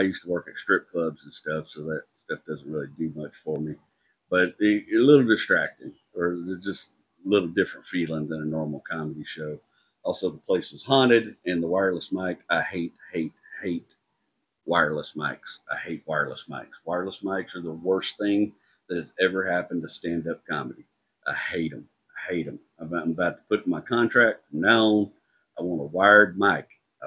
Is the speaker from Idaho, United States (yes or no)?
no; Houston, Texas, United States; Chronicle did a story on me, which really, really just blew my mind. It's a huge newspaper, but also it's my hometown.